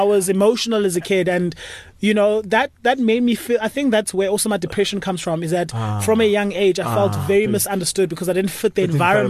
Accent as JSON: {"language": "English", "town": "Cape Town", "region": "Western Cape", "country": "South Africa", "tie": "born or raised there", "said": "I was born in Cape Town and we grew up in Langa Township. Okay. You know, and when I was young, I think I was like grade 5 when I left Langa Township to go live in a white area, which is Constantia."}